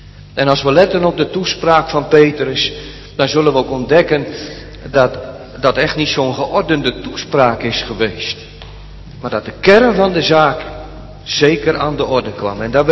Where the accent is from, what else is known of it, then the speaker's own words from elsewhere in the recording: Urk, Flevoland, Netherlands; accent: Noords; now in Barendrecht, Netherlands; Ja, ik zeg, ik kom uit Urk. Ik heb inderdaad een Noords accent, maar ik woon hier al een jaar of 15, meer dan 15 jaar.